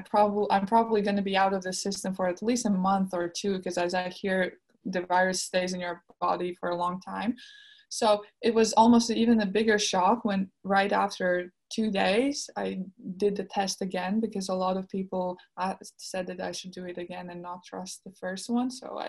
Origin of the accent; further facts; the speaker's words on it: Latvia; the European Championships that are happening in Latvia, and not only in Latvia, but in my hometown, which is like, the courts are 10 minutes away from my house.